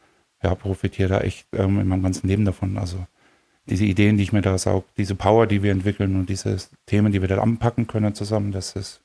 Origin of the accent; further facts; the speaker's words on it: Coburg, Bavaria, Germany; Bin 39, bin aus Coburg, eine kleine Familie, einen Sohn